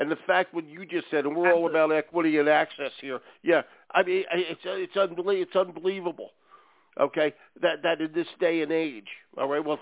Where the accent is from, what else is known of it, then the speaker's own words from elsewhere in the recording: Philadelphia, Pennsylvania, United States; Well, I'm from Philly, so I can tell you this.